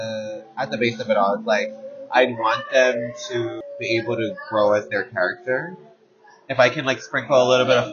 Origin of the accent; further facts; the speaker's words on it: Hawaii, United States; I think that's the beauty of like growing up in Hawaii.